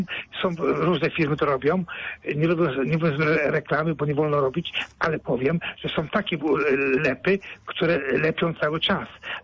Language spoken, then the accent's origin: Polish; Kuyavian-Pomeranian Voivodeship, Poland; Gwara piękna, wielkopolska, ale ja pochodzę z Kujaw